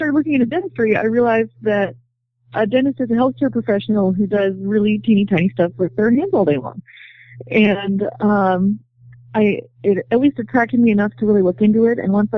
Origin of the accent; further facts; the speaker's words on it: Madison, Wisconsin, United States; also born or lived in Minnesota / Iowa; Well, I'm from Madison, Wisconsin, and I grew up there. I went to college in Minnesota and then went on to dental school at the University of Iowa.